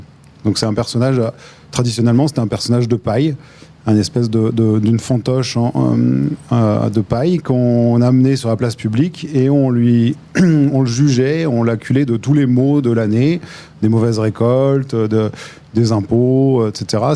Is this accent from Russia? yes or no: no; Aurillac, Auvergne-Rhône-Alpes, France; also born or lived in Chalon; Moi j'ai grandi à Aurillac, à Chalon, je connais ça depuis ma plus tendre enfance.